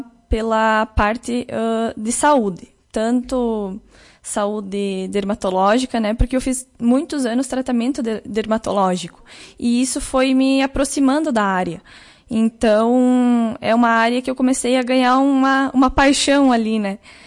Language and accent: Portuguese; Caseiros, Rio Grande do Sul, Brazil; also born or lived in Passo Fundo; now in Lagoa Vermelha, Brazil; Eu sou natural de Passo Fundo, na verdade, mas morei a minha vida toda em Caseiros, né, desde pequena. E há recente tempo, né, resolvemos nos instalar aqui em Lagoa Vermelha.